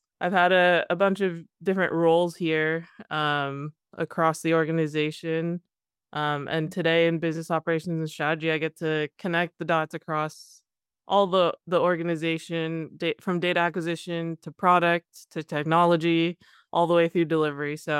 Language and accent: English; California, United States; also born or lived in Taiwan; Yeah, so I was originally adopted from Taiwan and grew up in the Bay Area, Northern California.